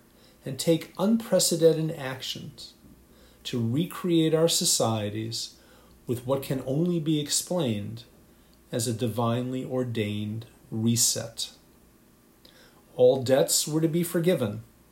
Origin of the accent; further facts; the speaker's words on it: Cleveland, Ohio, United States; Growing up in Cleveland in the 1960s, football was the civil religion.